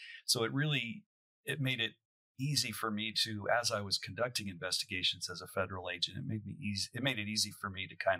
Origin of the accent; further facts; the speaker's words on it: Denver, Colorado, United States; Because I grew up in Denver and near the Rockies